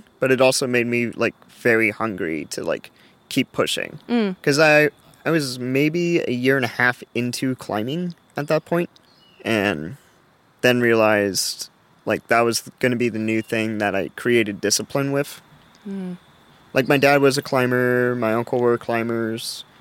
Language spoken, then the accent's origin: English; Maryland, United States; I'm like, I'm from Maryland.